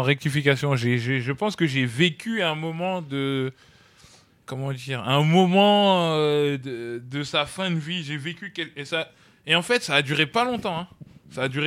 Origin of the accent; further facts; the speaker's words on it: France; Nous, on est des Français.